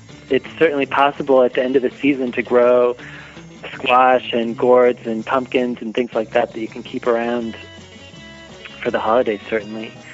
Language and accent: English; Minneapolis, Minnesota, United States; My memories of growing up in Minneapolis are of a lot of snow, very cold.